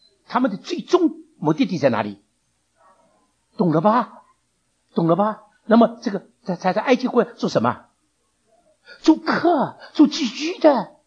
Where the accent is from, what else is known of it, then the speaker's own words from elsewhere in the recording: Taiwan; 这个地震啊，没有把人震醒，我们台湾人还是那个样子。